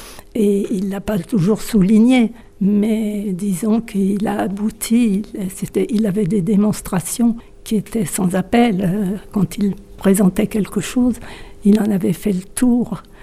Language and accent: French; Rouen, Normandy, France; born there; Je suis née à Rouen. Je suis venue passer l'oral du premier bac à Vannes.